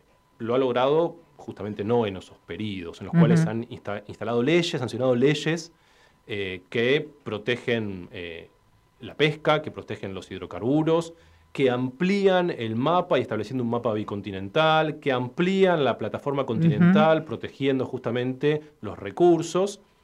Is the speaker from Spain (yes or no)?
no; Argentina; continuar hablando de Malvinas, que es un tema que nos hace como argentinos.